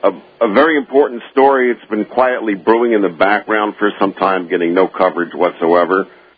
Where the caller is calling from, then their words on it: Missouri, United States; Missouri.